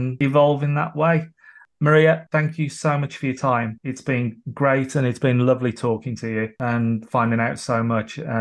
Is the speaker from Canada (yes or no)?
no; West Midlands, United Kingdom; accent: Black Country; I actually know how she feels because she's from Birmingham, and my accent is from just down the road in the Black Country.